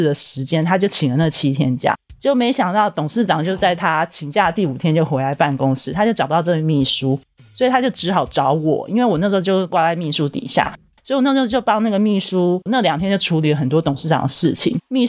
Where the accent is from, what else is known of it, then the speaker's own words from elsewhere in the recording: Taipei, Taiwan; 那我是台北人，你把我调到屏东厂等于变相逼你走